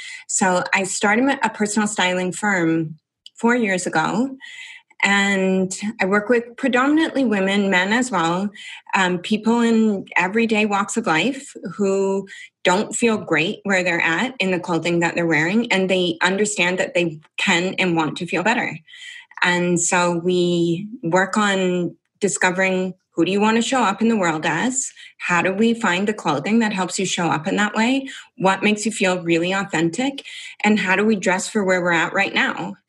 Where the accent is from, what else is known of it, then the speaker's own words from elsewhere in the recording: Toronto, Ontario, Canada; moved away; I moved from Toronto in Canada.